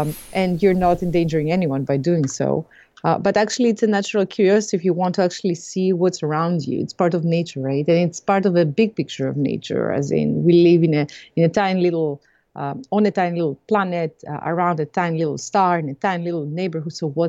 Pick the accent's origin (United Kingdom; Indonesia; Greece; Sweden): Greece; now in Cambridge, United States; I was born and raised in Greece. And by means of many, many different places, I ended up in Cambridge, Massachusetts.